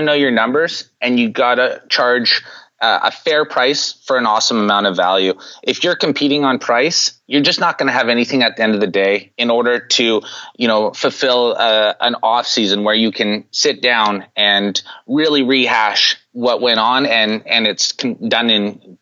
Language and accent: English; British Columbia, Canada; I'm 29 years old. I'm from British Columbia, Canada, and I have a business degree.